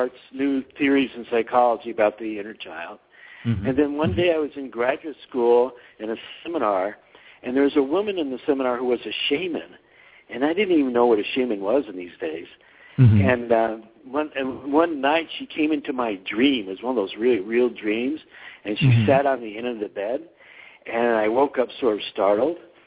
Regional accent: Denver, Colorado, United States; Well, I had a normal childhood. I come from Denver, Colorado. My parents were, you know, just normally college-educated people.

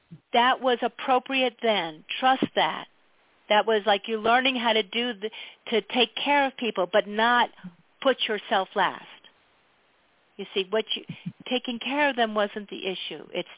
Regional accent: East, United States; now in Montana, United States; But I was born and raised in the East.

